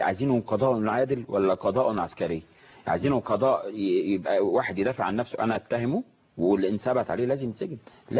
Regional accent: Egypt; احساسنا احنا كمواطن مصري بحب مصر

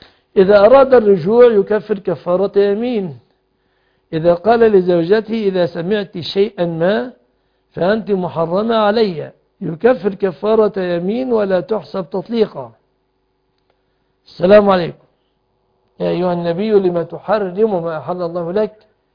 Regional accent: Egypt; بلادنا مصر

